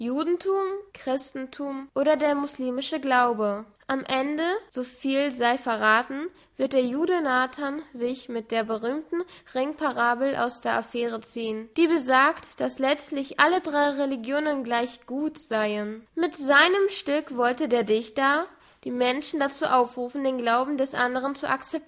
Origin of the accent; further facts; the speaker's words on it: Palestine; Außerdem komme ich aus Palästina, weshalb ich auch oft das Erlebnis hatte, in Jerusalem zu sein.